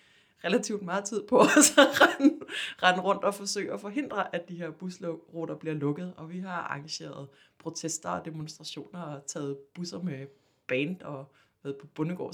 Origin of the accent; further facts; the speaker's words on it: Zealand, Denmark; Vi står i en situation, hvor i Region Sjælland, hvor jeg kommer fra og hvor jeg også bor nu